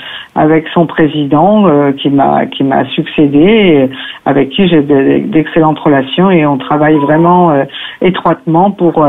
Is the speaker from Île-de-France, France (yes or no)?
yes; Conflans-Sainte-Honorine, Île-de-France, France; born there; je suis née à Conflans-Sainte-Honorine, mais oui. j'habite à Iragny depuis que je suis adulte